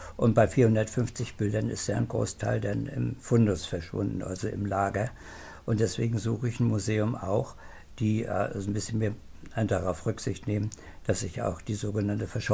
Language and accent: German; Schwerin, Mecklenburg-Vorpommern, Germany; dann meine Heimatstadt Schwerin.